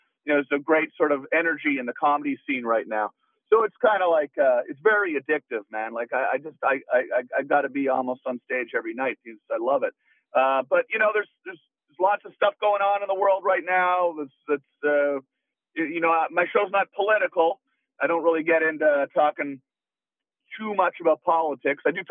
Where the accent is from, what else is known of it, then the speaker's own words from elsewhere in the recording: Canada; Canadian.